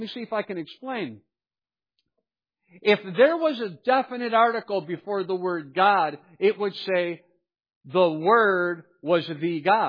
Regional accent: Wickliffe, Ohio, United States; also born or lived in Cleveland, United States / Mentor, United States; And I could say, "Well, I went to high school in Mentor, Ohio." You say, "Okay, so where did you grow up?" And I would say, "Well, I grew up in Wycliffe, Ohio."

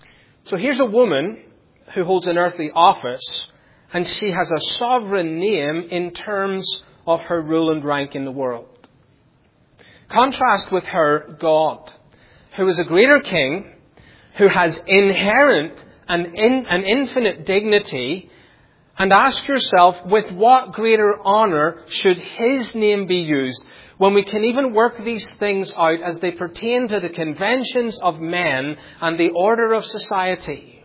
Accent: United Kingdom; I grew up in the United Kingdom, as you know, under the long reign of Queen Elizabeth II.

